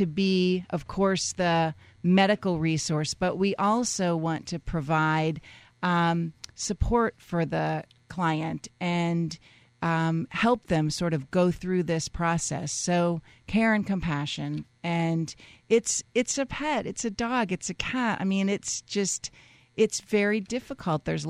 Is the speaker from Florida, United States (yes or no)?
yes; Florida, United States; So I grew up here in South Florida and went away for many years to do my training and just love South Florida